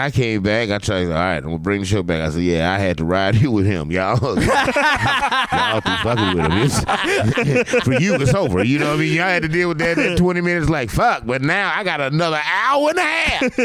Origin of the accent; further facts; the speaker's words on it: Arkansas, United States; I'm from South Arkansas, so I get it.